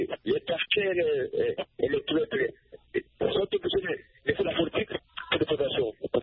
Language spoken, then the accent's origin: French; DR Congo; Je suis du Congo